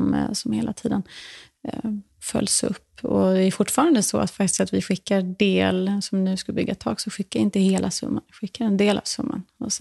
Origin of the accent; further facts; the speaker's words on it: Porrösta, Skåne, Sweden; har jag flyttat sedan 1,5 år tillbaka till för att ta över gården där jag växte upp. Som heter Porrösta, ligger norr om Österlen.